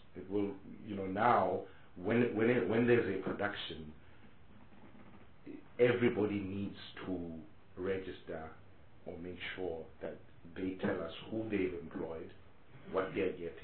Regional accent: Free State, South Africa; I come from the Free State, which is extremely inactive within film, television, and theatre.

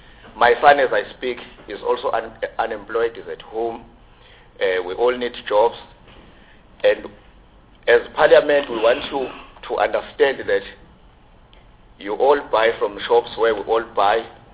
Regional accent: Pietermaritzburg, KwaZulu-Natal, South Africa; from Pietermaritzburg.

